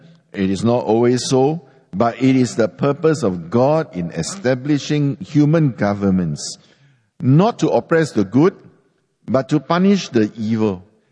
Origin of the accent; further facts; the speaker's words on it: Singapore; also born or lived in Hong Kong; I remember when I used to live in Hong Kong, a lot of my friends having heard that I came from Singapore